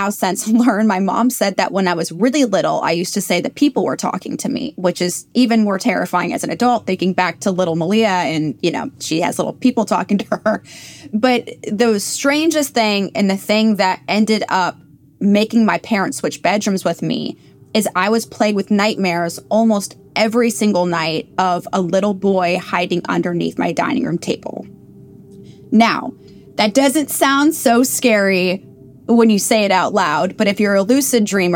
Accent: Seattle, Washington, United States; So I grew up in Seattle, Washington, in a Victorian fourplex.

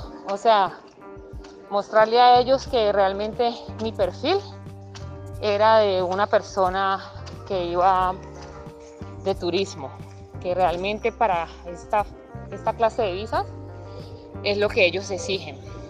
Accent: Cali, Valle del Cauca, Colombia; Estando en mi ciudad natal, que es Cali, Colombia, tuve el deseo de aplicar para la visa

